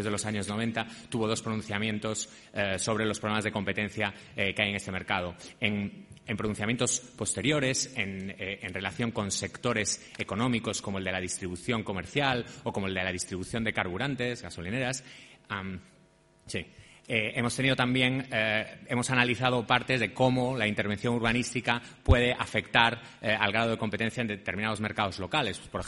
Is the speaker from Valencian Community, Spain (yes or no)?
no; A Coruña, Galicia, Spain; como soy de La Coruña, pues también es una oportunidad para venir a mi casa al venir a Santiago.